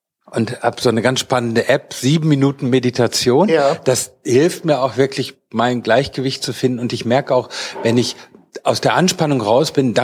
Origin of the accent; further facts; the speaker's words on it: North Rhine-Westphalia, Germany; Ich bin Westfale.